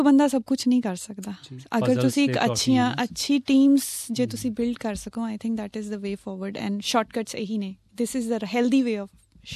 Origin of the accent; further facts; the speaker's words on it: Nawanshahr, Punjab, India; ਮੈਂ ਬਿਲੋਂਗ ਕਰਦੀ ਹਾਂ ਨਵਾਂ ਸ਼ਹਿਰ, ਛੋਟਾ ਜਿਹਾ ਪਿੰਡ ਹੈ ਹੱਥਪੁਰ ਉੜਕੀ. ਸ਼ਾਇਦ ਕਦੇ ਨਾਮ ਵੀ ਨਾ ਸੁਣਿਆ ਹੋਵੇ, ਲੇਕਿਨ ਅੱਜ I am like very proud to say that ਨੇਮ. ਅਤੇ ਫਾਦਰ ਸਾਹਿਬ ਆਰਮੀ 'ਚ ਸੀਗੇ, ਇਸ ਕਰਕੇ ਪੜ੍ਹਾਈ ਲਿਖਾਈ ਆਰਮੀ ਸਕੂਲਸ ਤੋਂ ਹੋਈ ਹੈ.